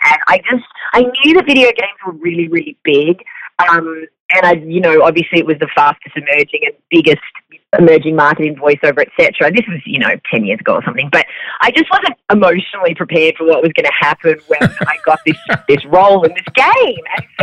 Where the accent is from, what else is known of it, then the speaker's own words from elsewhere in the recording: Melbourne, Victoria, Australia; also born or lived in Singapore; I grew up in Australia. I'm born in Melbourne.